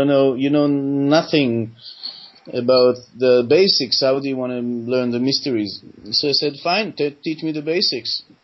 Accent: Israel; English is a second language; I grew up in Israel. I grew up in a very secular family, was in a very left-wing atheist, Shomer HaTzair, youth movement.

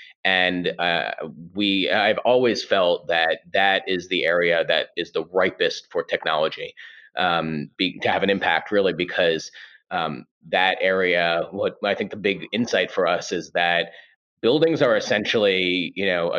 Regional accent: New York, United States; sitting in the most important global real estate market on earth, in my humble opinion, of course, as a New Yorker.

